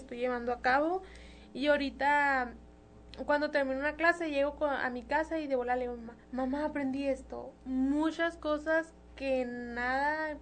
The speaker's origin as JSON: {"language": "Spanish", "town": "Trincheras", "region": "Sonora", "country": "Mexico", "said": "un saludo a toda la gente de Trincheras, que es de donde vengo."}